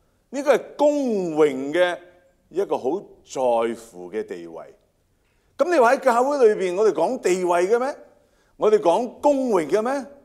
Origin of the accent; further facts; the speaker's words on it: China; 我们中国人好像有个这样的讲法